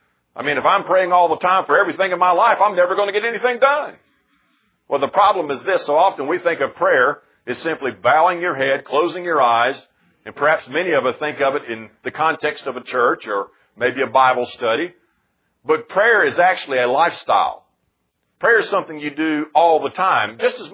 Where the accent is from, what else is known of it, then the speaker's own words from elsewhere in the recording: Florida, United States; now in North Carolina, United States; we came from Florida, and all I ever saw was the flatlands of Florida. I never saw a mountain.